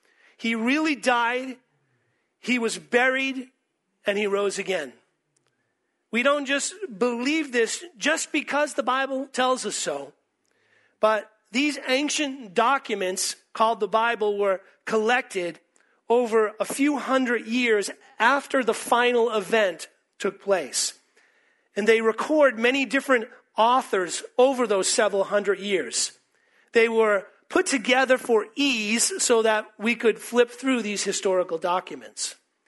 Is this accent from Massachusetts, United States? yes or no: yes; Massachusetts, United States; I grew up amongst fishermen. I grew up on the East Coast in Cape Cod. And my dad was a fisherman.